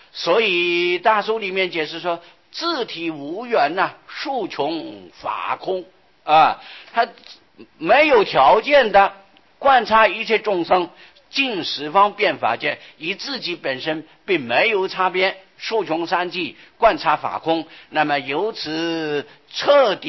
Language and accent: Chinese; China; 我们中国人喜欢简单